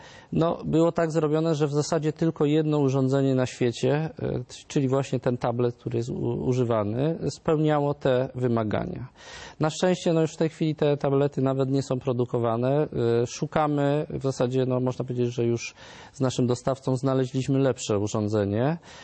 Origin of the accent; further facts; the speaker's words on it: Lesser Poland, Poland; now in Warsaw, Poland; ja pochodzę akurat spod Krakowa, ale w tej chwili mieszkam oczywiście też w Warszawie